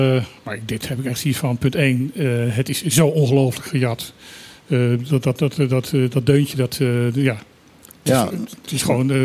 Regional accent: Suriname; Ik heb een groot gedeelte van mijn jeugd in Suriname gewoond.

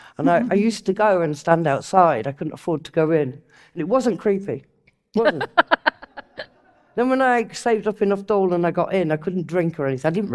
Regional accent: North West England, United Kingdom; moved away as an adult; now in London, United Kingdom; I'm from Lancashire. And the reason I came down, there's a couple of reasons. The reason I came to London is A, back in the 80s, that's literally where the work was

